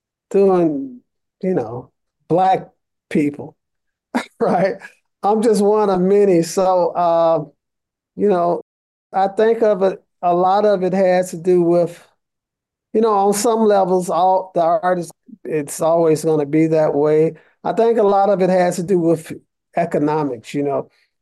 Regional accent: Atlanta, Georgia, United States; growing up in Atlanta in the 60s and 70s, the civil rights movement

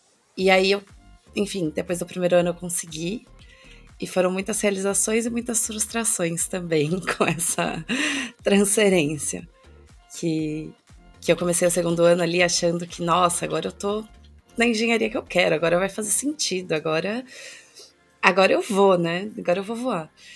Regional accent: Sorocaba, São Paulo, Brazil; Na verdade, eu sou de Sorocaba

